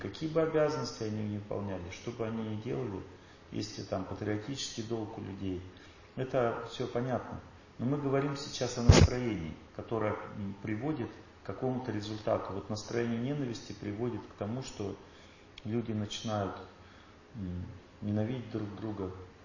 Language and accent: Russian; Russia; она когда увидела, что я русский, она побелела просто и швырнула мне этот паспорт.